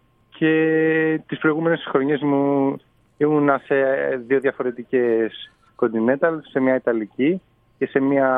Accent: Athens, Attica, Greece; Το τελευταίο ετάπ εννοείται, στην Αθήνα, στην πόλη μου, εδώ που προπονούμε, που έχω μεγαλώσει

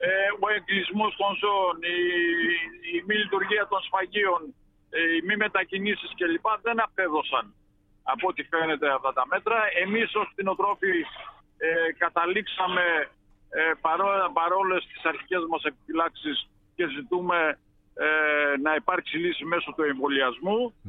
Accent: Central Macedonia, Greece; σαν και είμαι από Χαλκιδική, Θεσσαλονίκη.

